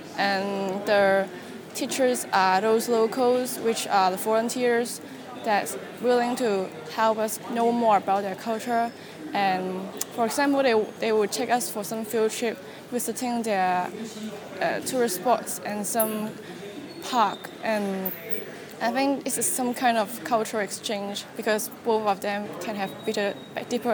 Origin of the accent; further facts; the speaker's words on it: Hong Kong; born there; English is a second language; I'm born in Hong Kong and English is not my native language, so I seldom use it.